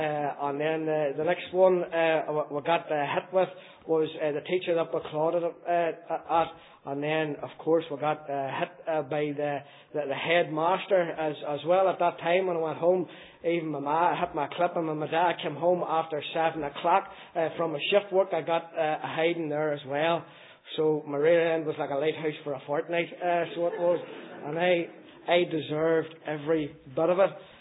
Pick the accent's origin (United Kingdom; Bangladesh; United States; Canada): United Kingdom; Donaghcloney, Northern Ireland; I was brought up in Rurd, in a wee place called City in Donaghcloney there, addressed between Lurgan and Banbridge on Donaghcloney.